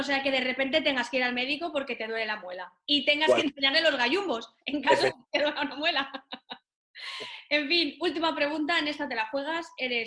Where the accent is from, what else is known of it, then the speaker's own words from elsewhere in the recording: Valencian Community, Spain; also born or lived in Madrid; now in Barcelona, Spain; porque yo vengo, soy valenciana, entonces de la humedad sé, pero vengo de Madrid y flipo aquí, en Barcelona con la humedad